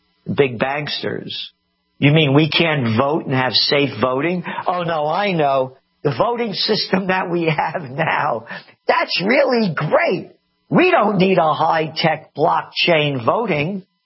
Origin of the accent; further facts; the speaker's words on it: United States; I am an American. I'm born to be free.